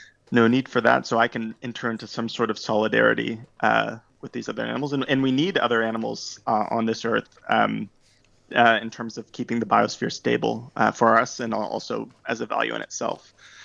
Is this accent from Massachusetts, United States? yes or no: no; Alabama, United States; So I am from Alabama in the U.S., so southern U.S., from a family that's been in Alabama for a long time.